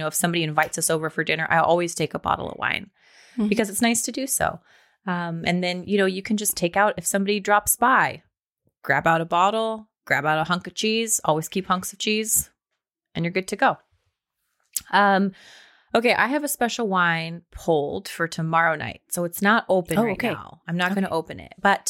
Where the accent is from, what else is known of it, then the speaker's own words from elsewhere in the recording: Pacific Northwest, United States; I'm from the Pacific Northwest. I love that smell.